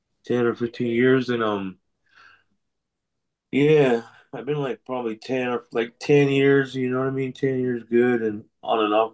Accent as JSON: {"language": "English", "town": "Mini Farms", "country": "United States", "lives_now": "Winslow, United States", "said": "I'm from the Navajo Reservation, Mini Farms to be exact, the central part of the res. But I live in Winslow on the border town"}